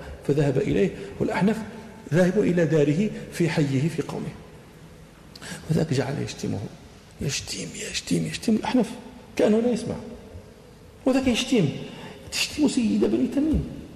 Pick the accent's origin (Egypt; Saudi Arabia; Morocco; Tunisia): Morocco; من قبيلة المشهورة عندنا في المغرب